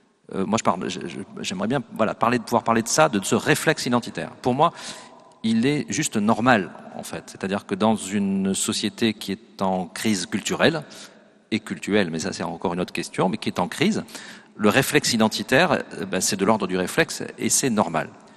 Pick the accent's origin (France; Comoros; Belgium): France; Toulouse, Occitanie; que je suis très content de venir à Toulouse, parce que je suis toulousain. C'est mon identité.